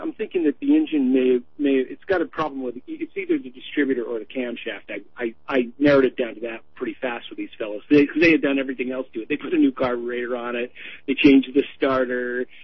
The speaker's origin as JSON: {"language": "English", "town": "Los Angeles", "region": "California", "country": "United States", "tie": "born or raised there", "lives_now": "Portland, United States", "said": "I was born and raised down in Los Angeles, so I was fascinated with the old cars when I was a kid. But I was just out here in my neighborhood here in Southeast Portland."}